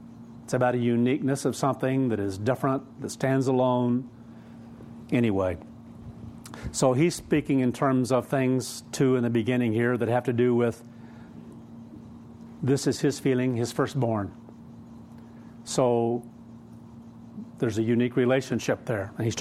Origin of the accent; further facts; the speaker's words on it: Kansas, United States; I think of growing up in Kansas and as a very young person out there building whatever it was for, if it was fencing for cattle or fencing for sheep